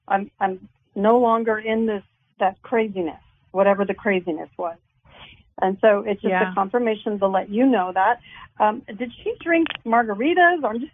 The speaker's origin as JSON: {"language": "English", "region": "Ohio", "country": "United States", "tie": "born or raised there", "said": "I grew up in Ohio, so I kind of know that older farmhouse-looking thing in the Midwest."}